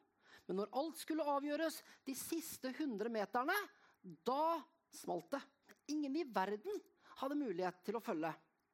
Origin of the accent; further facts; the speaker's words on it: Bryne, Rogaland, Norway; jeg kommer fra Bryne. Det ligger I nærheten av Stavanger.